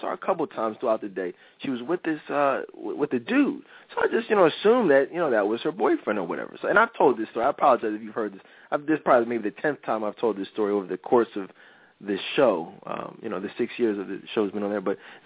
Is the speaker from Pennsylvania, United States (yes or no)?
yes; Philadelphia, Pennsylvania, United States; Marv, you from Philly, I'm from Philly.